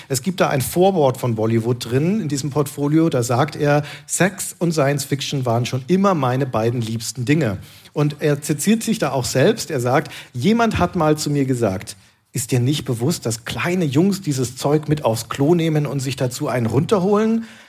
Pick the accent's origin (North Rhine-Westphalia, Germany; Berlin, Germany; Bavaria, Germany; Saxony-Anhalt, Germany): Bavaria, Germany; Nuremberg; in Nürnberg, meiner Heimatstadt